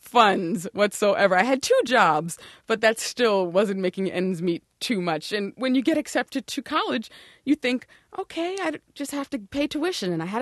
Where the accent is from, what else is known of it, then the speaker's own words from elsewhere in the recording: East Coast, United States; Well, I'm from the East Coast, and meeting just means you're having a little meet and greet.